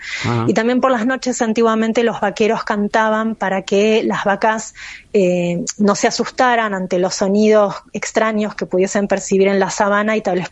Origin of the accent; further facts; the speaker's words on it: Argentina; yo, bueno, soy argentina